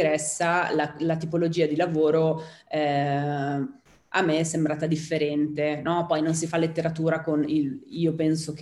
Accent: Milan, Lombardy, Italy; accent: Milanese; tout court detto in francese con la mia parlata milanese

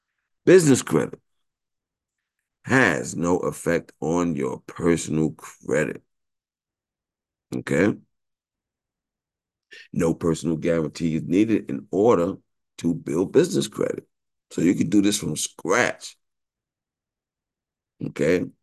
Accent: New York City, New York, United States; Once again, born and raised in New York City.

